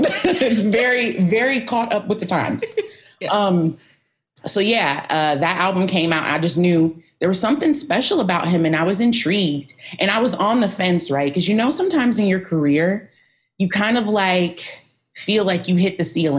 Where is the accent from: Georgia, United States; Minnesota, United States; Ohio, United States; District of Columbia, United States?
Ohio, United States; Canton; I'm from a small town. I'm from Canton, Ohio.